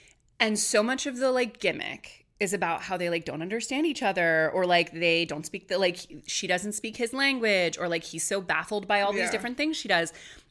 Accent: United States; But I am obviously American. I've spoken French since I'm little, and then I've been learning Spanish for 2 years.

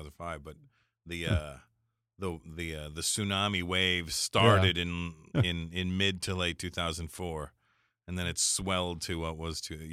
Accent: Canada; born there; Yeah, I've been Indian for about 50 years now, so. I've been Indian for 50 years. But, I mean, I was born in Canada

